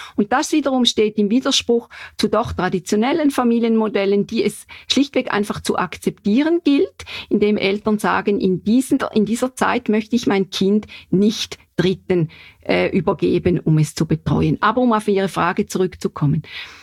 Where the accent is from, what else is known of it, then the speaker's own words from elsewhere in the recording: St. Gallen, Switzerland; oder auch wo ich herkomme in St. Gallen